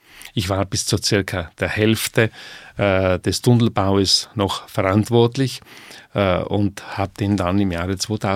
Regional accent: Trentino-Alto Adige, Italy; Ich komme aus Südtirol.

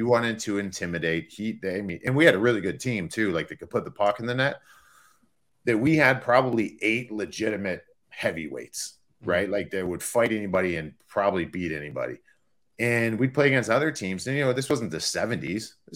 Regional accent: Cleveland, Ohio, United States; I grew up in Cleveland. I played high school hockey, went right into the Ontario Hockey League.

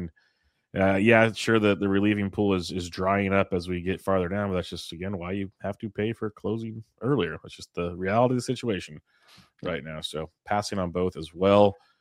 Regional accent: California, United States; I grew up in Northern California, massive duck hunting capital.

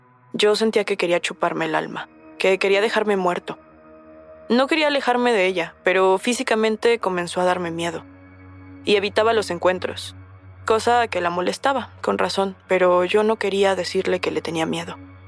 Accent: Mexico; now in San Antonio, United States; Los dos vivimos en San Antonio, Texas, y creo que eso nos volvió muy unidos, porque ninguno de los dos somos de ahí. Yo soy mexicano y ella es argentina.

